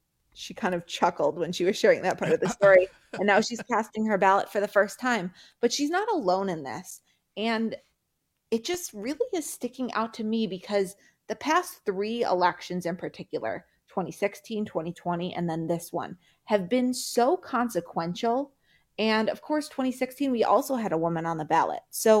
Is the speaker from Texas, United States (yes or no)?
no; Madison, Wisconsin, United States; I'm from Madison.